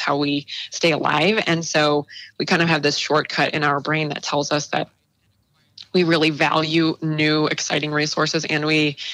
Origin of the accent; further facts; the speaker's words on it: St. Louis, Missouri, United States; which is great because I'm from St. Louis